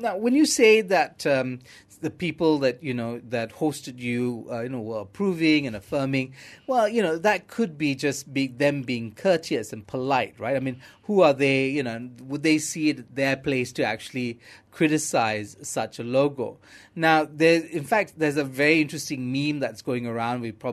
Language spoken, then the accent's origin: English; Malaysia; when I say I'm from Malaysia, they would say, Truly Asia.